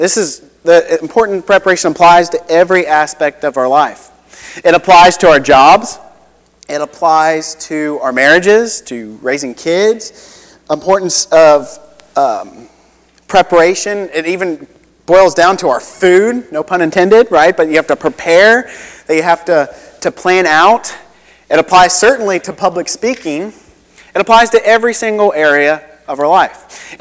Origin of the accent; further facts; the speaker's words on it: Ohio, United States; in comparison to how I grew up in Ohio, where every hour my dad and I would be going out and shoveling snow